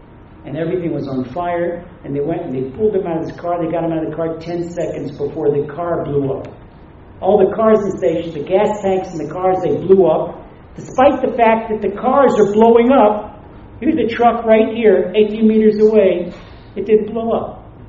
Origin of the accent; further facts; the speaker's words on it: Ashdod, Southern District, Israel; You know, I'm from Ashdod, from southern Israel.